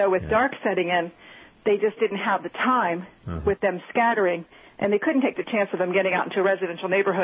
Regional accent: Florida, United States; No, I'm from Florida.

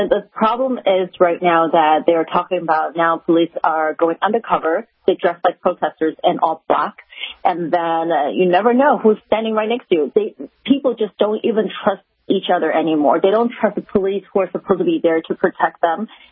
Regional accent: Hong Kong; now in United States; I see myself as an American, but my hometown where I was born is still in Hong Kong. So my heart is still tied very closely to Hong Kong.

